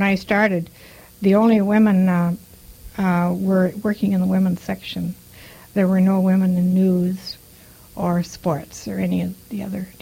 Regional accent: Grandin, North Dakota, United States; also born or lived in Minnesota; I was born on June 29th, 1916. On a farm near Grandin, North Dakota. I went to school, rural schools in various towns in North Dakota, such as Hillsboro and Kelso

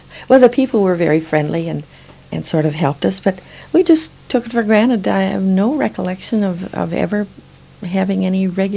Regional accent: Wisconsin, United States; No, I came from Wisconsin. I was born in northern Wisconsin, but grew up in southern Wisconsin.

